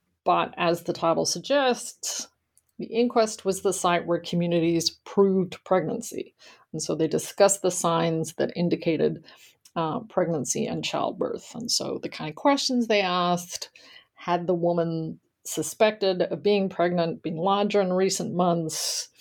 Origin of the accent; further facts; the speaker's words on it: Australia; growing up in Australia at that point in time, I had done history classes at school, of course, but certainly not U.S. history.